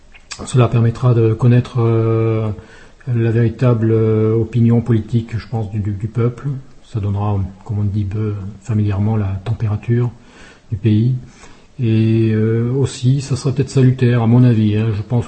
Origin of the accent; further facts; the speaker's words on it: France; Moi, en tant que Français, j'aime bien discuter politique, économie. C'est une habitude en France que nous avons.